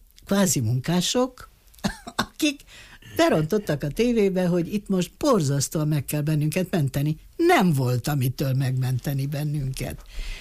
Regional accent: Bistrița-Năsăud, Romania; természetesen az én szülőföldemen, hát azt ismertem, illetve ott tudtam legalább azt, hogy mit nem tudok. Tudod? Arról a Betlenről, Besztercéről, stb.

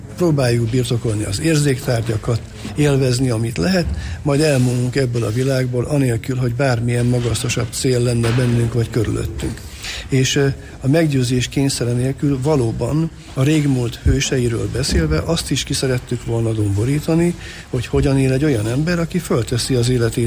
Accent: Szeged, Csongrád-Csanád, Hungary; Egyébként én szegedi vagyok, és édesanyám a egyetemen dolgozott

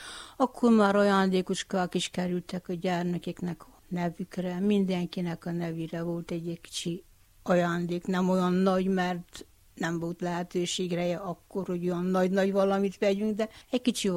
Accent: Gyergyó, Harghita, Romania; Igen, ott is összegyűltünk a karácsonyfa. Mindig volt, mert az erdőből a bátyáim hoztak mindig friss fenyőt

